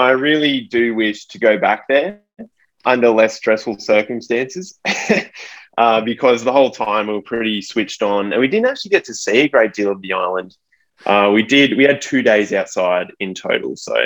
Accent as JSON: {"language": "English", "country": "Australia", "said": "And it's been hard as an Australian cyclist because so many events have been cancelled last year and the year prior."}